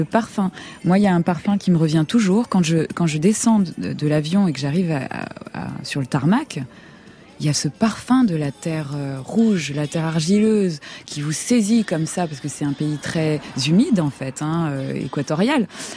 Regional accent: Rwanda; born there; je me sens comme une grande voyageuse. Je suis née au Rwanda, une partie de moi est encore là-bas. Il suffit de fermer les yeux, j'y suis, en fait. Et j'y retourne très souvent, 2-3 fois par an, quand même. Pour une exilée, c'est quand même incroyable.

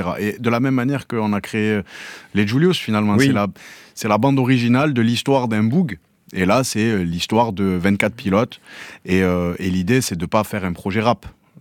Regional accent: Marseille, Provence-Alpes-Côte d'Azur, France; also born or lived in Aubagne; Je suis né à Marseille, je suis parti 10 ans à Aubagne faire ma scolarité avant de repartir à Marseille.

